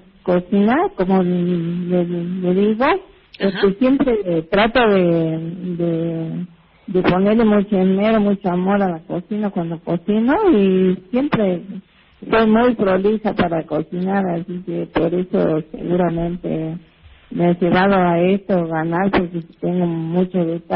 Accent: El Jardín, Salta, Argentina; había un concurso acá en mi pueblo

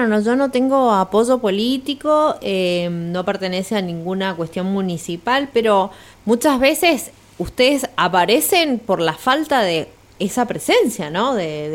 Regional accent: Maipú, Mendoza, Argentina; De Maipú, de Mendoza, somos todos mendocinos y después somos todos argentinos

